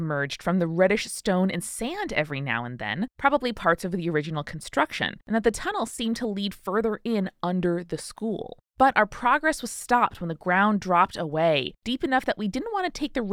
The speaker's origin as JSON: {"language": "English", "town": "Helsinki", "region": "Uusimaa", "country": "Finland", "tie": "born or raised there", "second_language": "English", "said": "I grew up in Helsinki, Finland."}